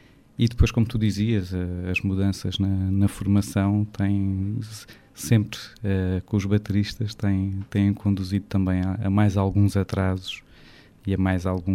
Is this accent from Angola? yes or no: no; Alentejo, Portugal; a piada fácil seria dizer que, sendo alentejanos, gostamos de fazer as coisas com calma